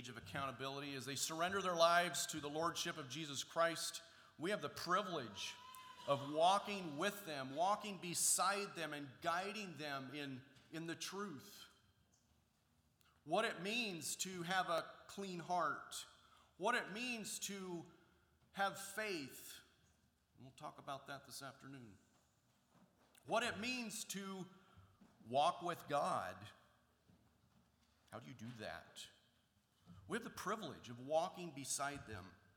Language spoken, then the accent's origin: English; Portland, United States; I know, I come from Portland. Maybe it's different here.